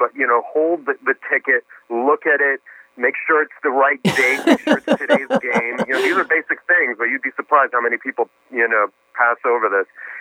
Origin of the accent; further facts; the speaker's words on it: New York, United States; also born or lived in New Orleans / Boston; I lived in New Orleans for a while. I went to college in Boston. I grew up in New York.